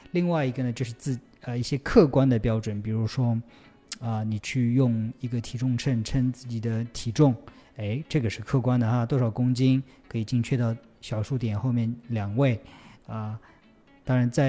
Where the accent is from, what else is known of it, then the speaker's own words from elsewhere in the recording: Jiangsu, China; now in Shanghai, China; 你知道我现在在上海，我的老家是中国的江苏。